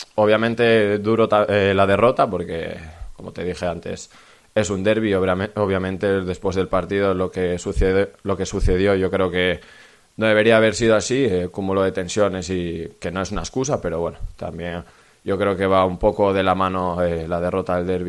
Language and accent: Spanish; Asturias, Spain; representamos a un equipo asturiano, y yo como asturiano, pues claro que es duro esto